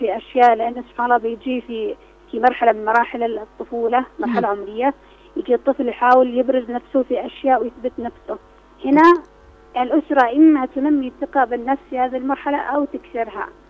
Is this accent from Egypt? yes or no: no; Yemen; طبعا المنبهات عندنا في اليمن